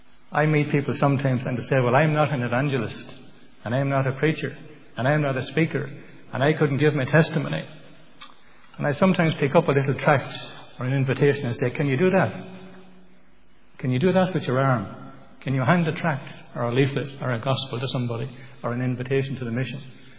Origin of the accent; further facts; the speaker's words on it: Thurles, Munster, Ireland; born there; I was born in Thurles in County Tipperary many years ago. I won't tell you how many. It's a long, long time. And at that time, the town was very much a stronghold of Roman Catholicism. I was born into a Roman Catholic family.